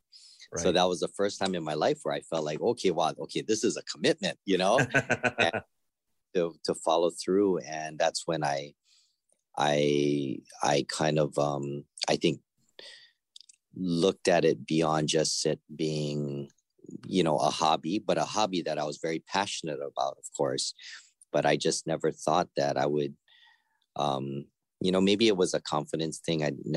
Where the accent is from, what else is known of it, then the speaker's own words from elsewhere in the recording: Hawaii, United States; I was born and raised in Hawaii, so we all learn how to play the ukulele there.